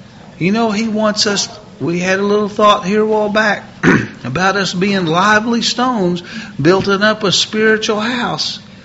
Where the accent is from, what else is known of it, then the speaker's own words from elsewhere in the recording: Missouri, United States; moved away as an adult; now in Oklahoma, United States; I moved from Missouri to Oklahoma as a young man. And as a young man on the job, anytime I'd done something that they thought was a little bit less than just complying with their wishes, they called me a hard-headed Missourian.